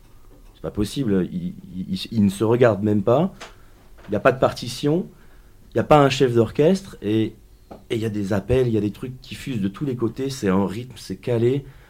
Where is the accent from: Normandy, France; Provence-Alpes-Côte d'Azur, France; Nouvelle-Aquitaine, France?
Nouvelle-Aquitaine, France; Poitiers; Donc, je suis originaire de Poitiers.